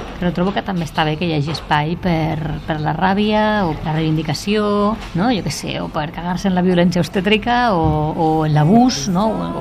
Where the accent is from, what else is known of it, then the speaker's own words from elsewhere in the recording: Valencian Community, Spain; jo soc valenciana.